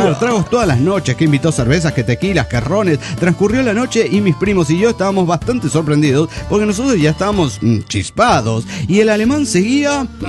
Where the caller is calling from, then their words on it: Cochabamba, Bolivia; de Cochabamba, Bolivia.